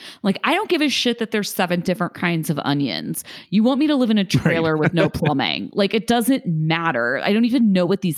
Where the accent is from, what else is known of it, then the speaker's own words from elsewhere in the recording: Brazil; I'm from Brazil.